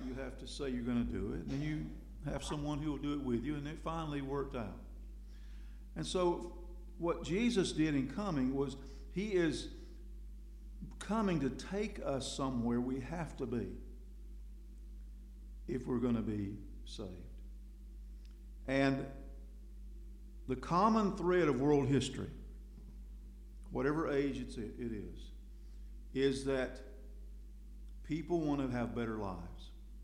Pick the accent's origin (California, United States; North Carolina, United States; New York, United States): North Carolina, United States; Tryon; I grew up in Tryon, North Carolina, and I lived all my life, I've told you this before, in view of Warrior Mountain.